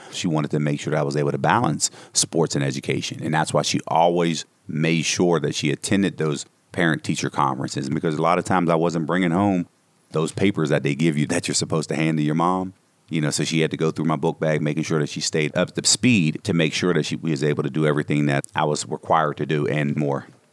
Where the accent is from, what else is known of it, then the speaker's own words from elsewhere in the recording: Homestead, Pennsylvania, United States; I was born in 1974. I grew up here in Homestead and grew up in the steel mill days. So a lot of steel mill, steel workers that lived in Homestead.